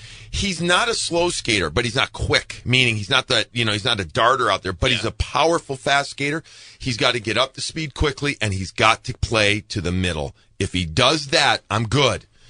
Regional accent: Chicago, Illinois, United States; I lived in New York. It's a nice sports town. It's not Boston. I'm from Chicago, too.

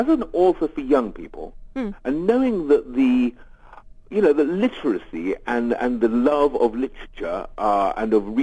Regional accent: England, United Kingdom; names that sort of don't really fall off the tongue for me as an English person.

